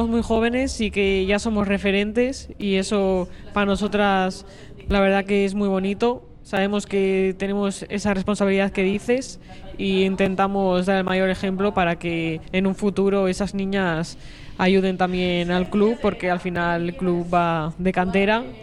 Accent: Bilbao, Basque Country, Spain; como bilbaína

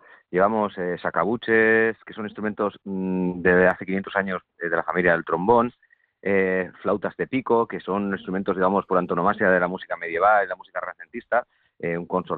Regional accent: Bilbao, Basque Country, Spain; más para mí que yo soy bilbaíno

